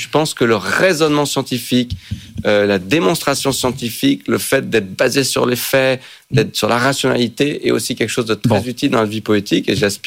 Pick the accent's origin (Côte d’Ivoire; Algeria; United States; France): France; Chez nous, en France, ça ne tombe pas du ciel.